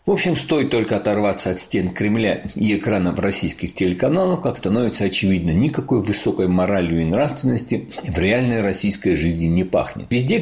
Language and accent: Russian; Abkhazia, Georgia; я вырос в Абхазии на курортном побережье